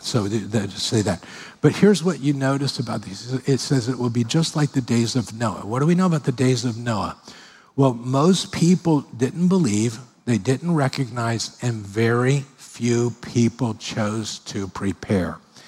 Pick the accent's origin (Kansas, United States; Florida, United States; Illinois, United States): Florida, United States; Miami; I grew up in Miami. It was the safest town ever.